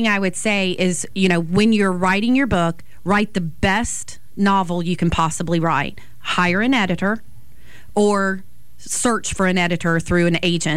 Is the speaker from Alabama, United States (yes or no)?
yes; Belle Fontaine, Alabama, United States; Point is absolutely based on South Mobile County. Okay. And it's because that is where I grew up. I grew up on Bell Fountain. I am a proud Bay Rat.